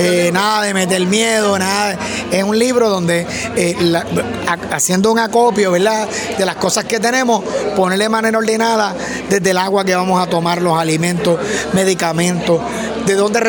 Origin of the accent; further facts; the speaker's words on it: Yabucoa, Puerto Rico; como puertorriqueño y como yabucoeño, ¿verdad? Aunque ausente, pero yabucoeño siempre.